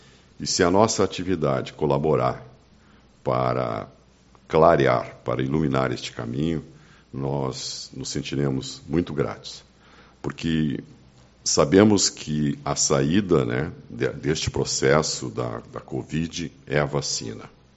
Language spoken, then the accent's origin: Portuguese; Uruguaiana, Rio Grande do Sul, Brazil; porque nós somos de Uruguaiana. Não abrimos a mão de ser de Uruguaiana.